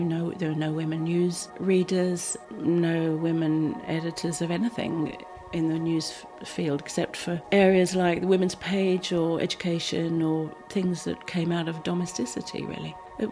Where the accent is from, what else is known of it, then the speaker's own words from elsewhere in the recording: Sydney, New South Wales, Australia; now in United Kingdom; I was born in Sydney back in 1944. It's a very different place from what it is today. I grew up in a very conformist era